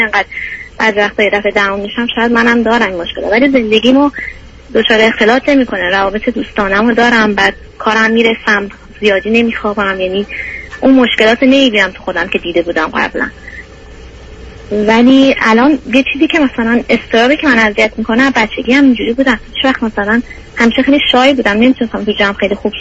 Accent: Iran; moved away as an adult; now in New York, United States; الان 28 سالمه، مدت 5 سال نیمی که از ایران اومدم، امریکا نیویورک هستم.

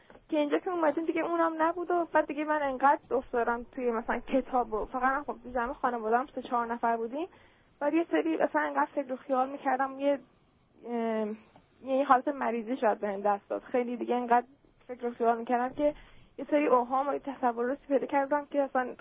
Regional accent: Iran; moved away; بعد وقتی اومدیم اینجا، من از ایرانم

